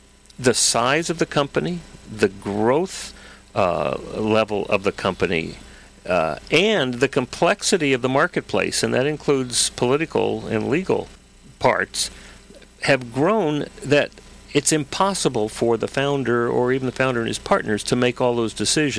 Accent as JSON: {"language": "English", "region": "Texas", "country": "United States", "tie": "born or raised there", "lives_now": "California, United States", "said": "I grew up in Texas. I know he will."}